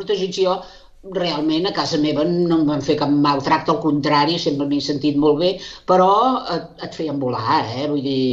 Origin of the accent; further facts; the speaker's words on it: Sabadell, Catalonia, Spain; O sigui, soc sabadellenca, no hi vaig néixer i ho vaig notar quan era petita, això.